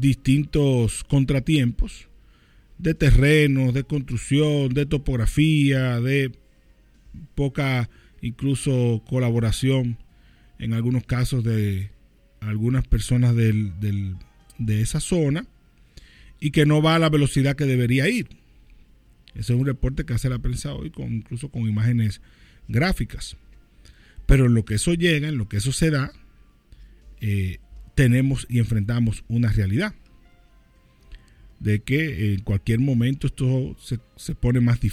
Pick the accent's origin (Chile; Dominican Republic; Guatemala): Dominican Republic; a nosotros como República Dominicana sabemos que nos genera presión migratoria